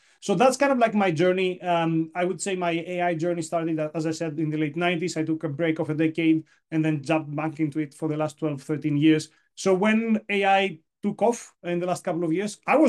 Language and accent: English; Greece; English is a second language; moved away as an adult; I was born and raised in Greece. I actually studied there.